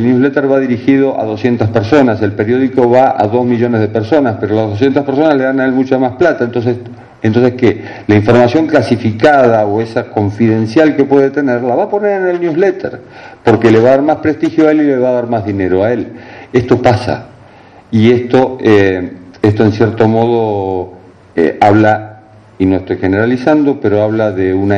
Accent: Quilmes, Buenos Aires Province, Argentina; Yo a los 9 años vendía diarios e iba con repartiendo diarios por mi pueblo, Quilmes, en Argentina

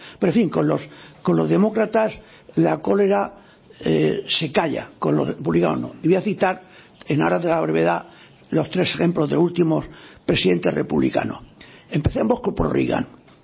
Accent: Spain; Así somos los españoles

